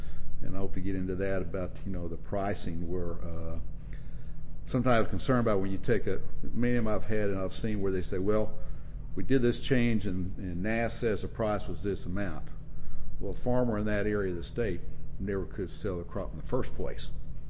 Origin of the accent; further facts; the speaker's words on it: Oklahoma, United States; compared to where I grew up in Oklahoma on a wheat farm, wheat and beef cattle